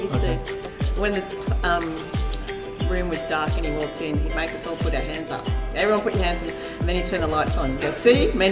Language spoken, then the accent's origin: English; Newcastle, New South Wales, Australia; I grew up in Newcastle, yes.